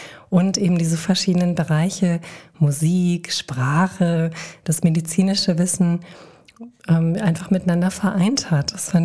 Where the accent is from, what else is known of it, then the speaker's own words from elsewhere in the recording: Berlin, Germany; now in Bad Nenndorf, Germany; Ursprünglich komme ich aus Berlin tatsächlich und bin wirklich für die Ausbildung nach Niedersachsen gekommen, nach Bad Nenndorf gekommen. Es war ein kleiner Kulturschock, muss ich zugeben, aus der großen Stadt hier aufs Land, ins Dörfliche, ins Kleinstädtische.